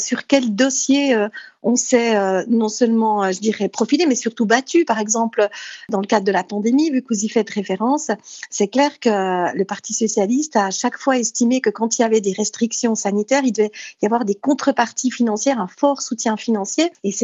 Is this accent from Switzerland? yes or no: yes; Jura, Switzerland; je viens du Jura, je viens des Franches-Montagnes, je suis d'une région dite rurale